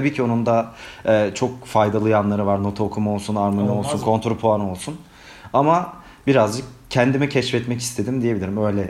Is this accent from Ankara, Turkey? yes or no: no; Eskişehir, Turkey; Eskişehir. Evet evet abi. Eskişehirliyiz.